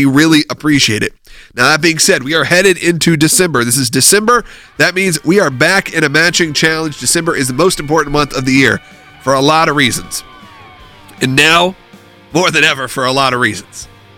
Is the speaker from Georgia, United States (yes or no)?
yes; Georgia, United States; Again, my home state where I'm originally from.